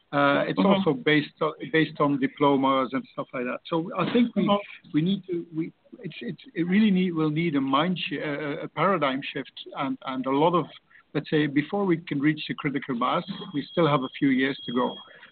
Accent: Belgium; English is a second language; I'm from Belgium, and I used to be a policeman for 36 years.

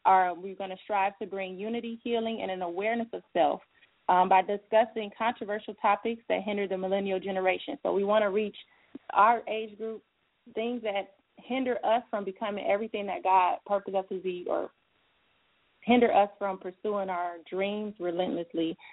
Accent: Cleveland, Ohio, United States; from Cleveland, woo-hoo, that's my hometown.

